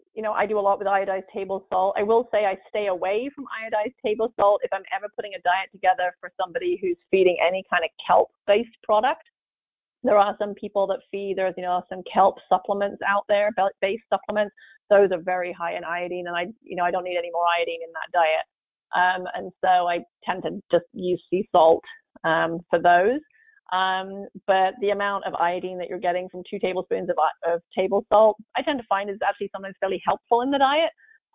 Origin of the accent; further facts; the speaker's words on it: England, United Kingdom; Yeah, I grew up in England